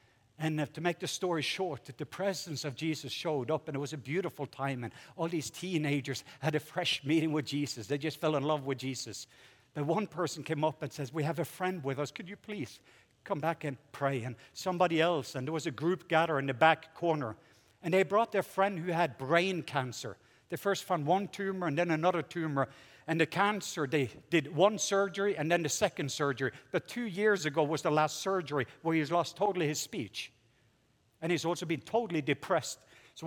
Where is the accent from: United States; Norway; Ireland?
Norway; we're 6,000 Lutherans in my home country, Norway.